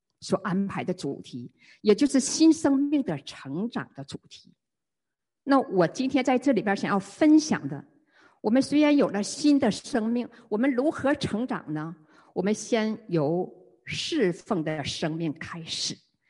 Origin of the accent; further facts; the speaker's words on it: Shenyang, Liaoning, China; 我们在今年年初我们就结识了，我们都是沈阳人